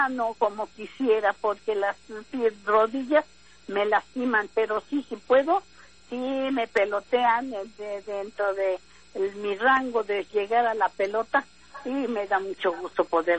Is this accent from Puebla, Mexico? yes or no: yes; Teziutlán, Puebla, Mexico; born there; Yo nací en Teciutlán, Puebla.